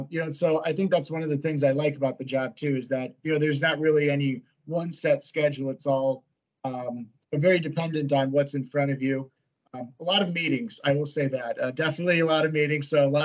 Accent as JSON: {"language": "English", "region": "Iowa", "country": "United States", "said": "Again, I'm originally from Iowa. And so University of Iowa having a very strong school of medicine and everything, that was kind of natural choice."}